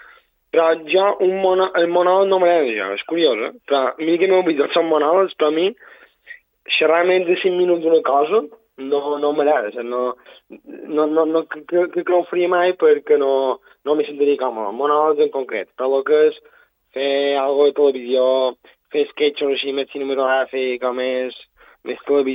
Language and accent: Catalan; Campanet, Balearic Islands, Spain; de Mallorca, sí, jo som del Campanet.